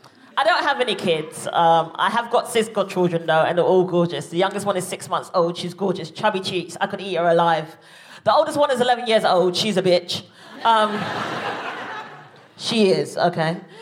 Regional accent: London, United Kingdom; Me and my family don't tolerate violence, even though we're from South London.

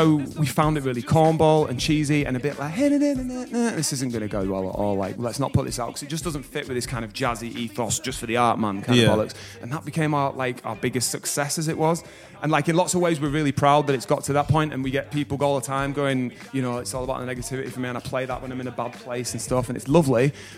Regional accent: Bradford, Yorkshire and the Humber, United Kingdom; also born or lived in Bromley; My parents, yeah, had me in Bromley, but by three they moved up to Bradford.

